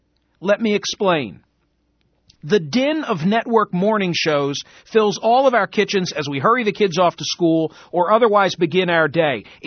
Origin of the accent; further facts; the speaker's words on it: Philadelphia, Pennsylvania, United States; from Philadelphia, once again with the privilege of pinch hitting